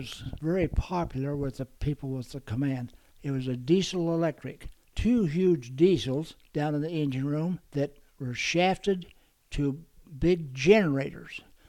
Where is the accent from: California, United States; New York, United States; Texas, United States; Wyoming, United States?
Wyoming, United States; And here I'm from Wyoming. I didn't know what they were talking about.